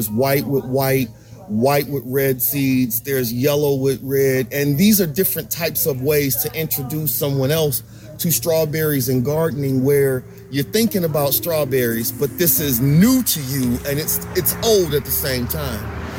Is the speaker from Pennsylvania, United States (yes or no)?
no; Ohio, United States; I'm from Ohio. None of that kind of stuff makes sense to somebody like me.